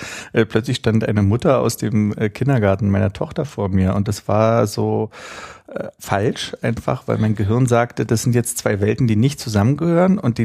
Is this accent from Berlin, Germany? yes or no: yes; Berlin, Germany; Und als Berliner findet man ja alle Städte außer Berlin zum Kotzen prinzipiell.